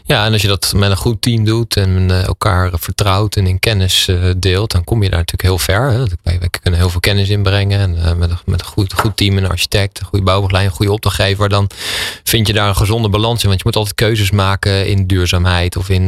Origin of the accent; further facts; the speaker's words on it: The Hague, South Holland, Netherlands; now in Delft, Netherlands; Ik kom uit Den Haag. Ik ben Den Haagenees